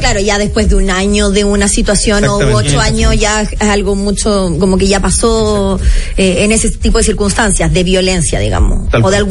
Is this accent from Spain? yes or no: no; Chile; en nuestras propias historias como mujeres chilenas